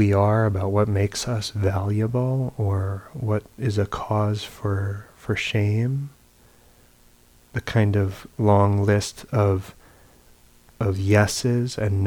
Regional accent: New York, United States; I grew up in New York.

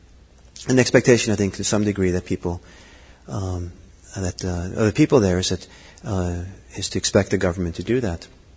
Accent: Norway; also born or lived in Italy; in my growing up in Europe, which I grew up somewhat in Norway and Italy and places like

